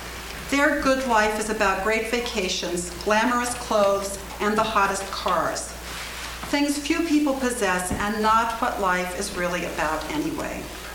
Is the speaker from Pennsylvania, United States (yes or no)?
no; Valparaiso, Indiana, United States; I'm from Valparaiso, Indiana